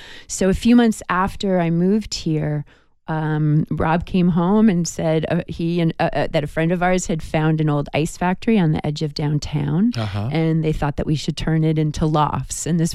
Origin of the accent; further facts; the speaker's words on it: New York, United States; I'm originally from New York, where I grew up.